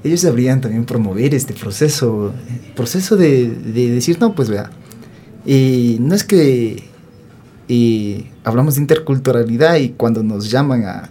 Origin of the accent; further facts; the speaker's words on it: Sarayaku, Pastaza, Ecuador; vengo de la comunidad Sarayaku, de la provincia de Sucumbíos.